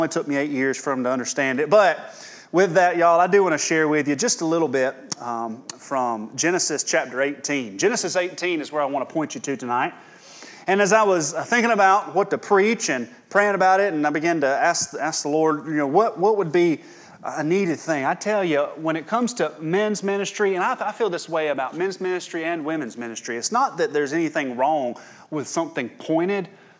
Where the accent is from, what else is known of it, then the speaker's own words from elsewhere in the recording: Campobello, South Carolina, United States; But he let the cat out of the bag and told you I was from Campobello.